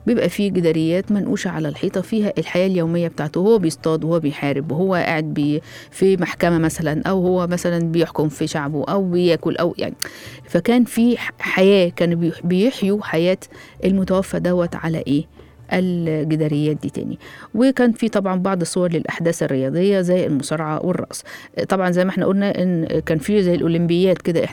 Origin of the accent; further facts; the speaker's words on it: Egypt; عشان أنا مصرية قديمة